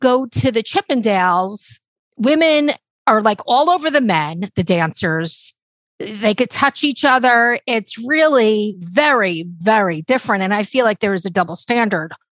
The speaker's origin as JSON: {"language": "English", "region": "New Jersey", "country": "United States", "said": "Just say, okay, look, so I'm from New Jersey."}